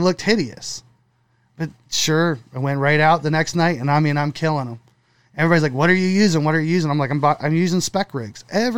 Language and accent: English; Ocean City, United States; So I grew up in Ocean City, fished the back bays.